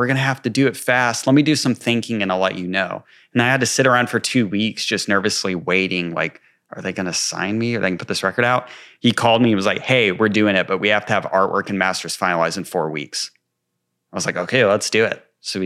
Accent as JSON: {"language": "English", "town": "Amarillo", "region": "Texas", "country": "United States", "said": "actually, I'm from Amarillo and I have a lot of opinions on Amarillo and how it's run and its future."}